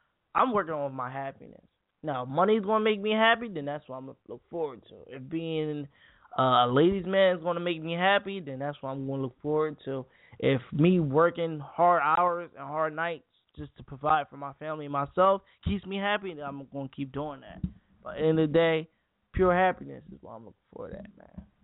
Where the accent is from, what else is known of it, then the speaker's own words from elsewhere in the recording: Camden, New Jersey, United States; I want to move out of Camden and say I am from Camden. I will never leave my hood.